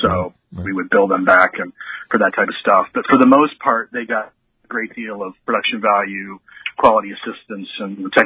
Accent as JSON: {"language": "English", "region": "Illinois", "country": "United States", "tie": "born or raised there", "said": "I was born and raised in East Central Illinois, a little farm town out there, and went to the University of Illinois on an ROTC scholarship, got commissioned in 93."}